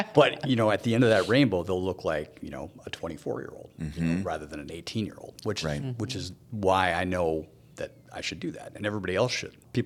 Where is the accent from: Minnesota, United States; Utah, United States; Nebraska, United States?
Minnesota, United States; Burnsville; I grew up in Burnsville, went to Burnsville High School